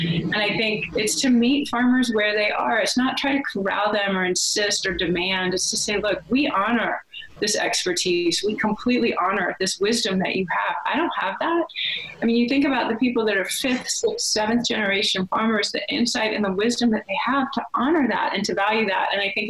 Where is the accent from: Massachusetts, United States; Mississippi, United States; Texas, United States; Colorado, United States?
Texas, United States; I come from Texas